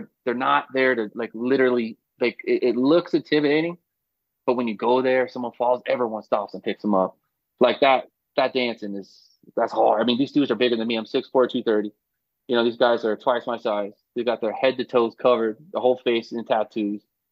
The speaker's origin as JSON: {"language": "English", "town": "San Diego", "region": "California", "country": "United States", "tie": "born or raised there", "also_born_or_lived": "Boston", "said": "I was born in Boston in 1984. Shortly after I was born, my mom split off and with my dad and remarried and moved to San Diego. But until I was 13, I was like a East Coast, West Coast kid."}